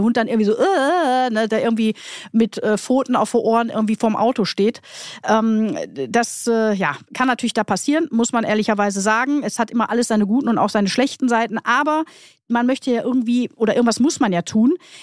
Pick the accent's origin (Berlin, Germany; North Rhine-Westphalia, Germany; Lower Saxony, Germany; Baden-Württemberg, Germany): North Rhine-Westphalia, Germany; Krefeld; ich komme ja aus Krefeld, das wisst ihr ja vielleicht schon